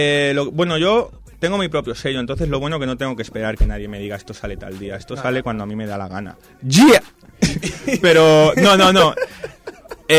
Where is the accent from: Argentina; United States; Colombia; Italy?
United States; also born or lived in Spain; soy español y al mismo tiempo crecí en Estados Unidos.